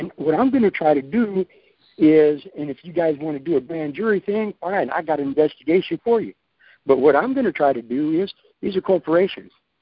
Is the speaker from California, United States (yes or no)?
yes; California, United States; I'm from California.